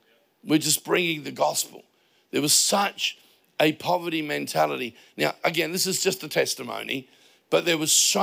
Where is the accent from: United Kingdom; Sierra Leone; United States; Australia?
Australia; Payneham, South Australia; I wouldn't have chosen me. I'm a wog from Paynham.